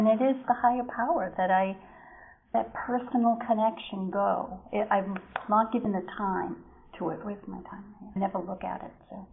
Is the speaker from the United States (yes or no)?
yes; New Hampshire, United States; from New Hampshire.